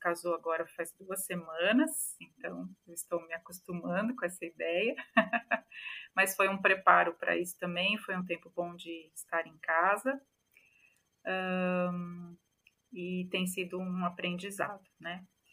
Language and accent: Portuguese; São Paulo, Brazil; moved away as an adult; now in Campinas, Brazil; sou presbiteriana desde que nasci. Nasci em São Paulo, vivi lá durante 30 anos e vim para cá porque o meu marido foi transferido para Campinas, e aí então eu vim com a família, né, morar aqui em Campinas, e faz 20 e pouquinhos, 22 anos que nós moramos aqui